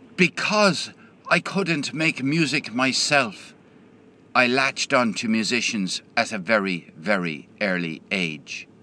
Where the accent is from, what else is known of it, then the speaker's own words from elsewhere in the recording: Limerick, Munster, Ireland; I was brought up in Limerick in Ireland in the 1950s